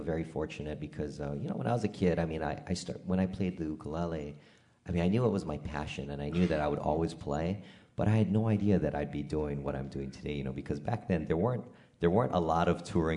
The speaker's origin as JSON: {"language": "English", "region": "Hawaii", "country": "United States", "said": "How about a traditional Hawaiian piece? Yeah, because I am from Hawaii"}